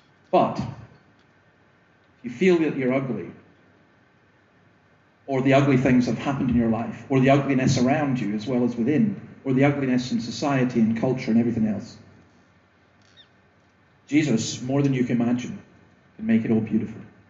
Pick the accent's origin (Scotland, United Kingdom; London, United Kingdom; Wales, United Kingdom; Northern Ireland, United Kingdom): Scotland, United Kingdom; This is a harder thing for me as a Scotsman to do, fitting all the stereotypes.